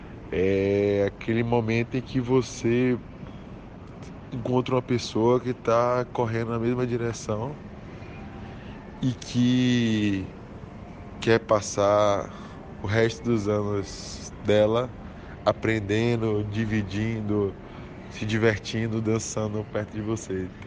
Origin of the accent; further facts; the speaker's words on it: Salvador, Bahia, Brazil; sou de Salvador, Bahia, e acabei de me casar